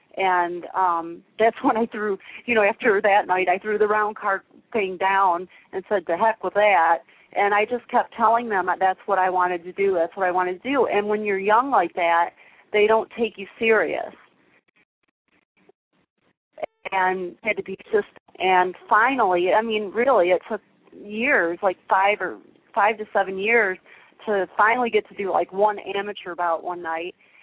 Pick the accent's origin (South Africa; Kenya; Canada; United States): United States; Southgate, Michigan; I am in Detroit, my hometown of Southgate, so I was introduced to the sport of boxing fairly early